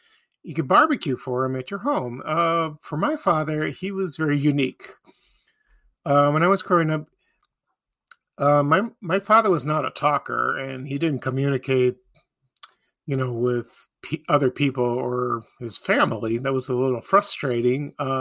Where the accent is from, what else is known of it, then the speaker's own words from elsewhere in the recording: Chicago, Illinois, United States; I will talk a little bit about memories of Father's Day while growing up in Chicago.